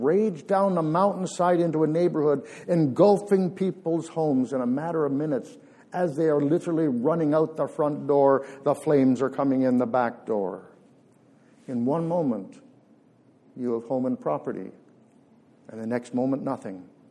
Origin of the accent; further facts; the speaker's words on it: Peterborough, Ontario, Canada; I grew up in Peterborough